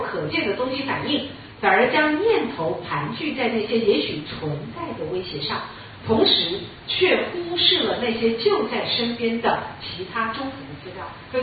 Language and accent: Chinese; China; 可是你看，我们中国人哈，最喜欢做未雨绸缪这种事，有没有？